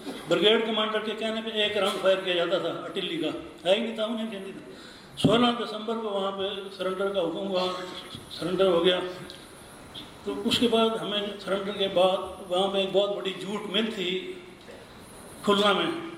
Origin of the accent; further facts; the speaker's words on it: Lahore, Punjab, Pakistan; میرا تعلق لاہور سے ہے.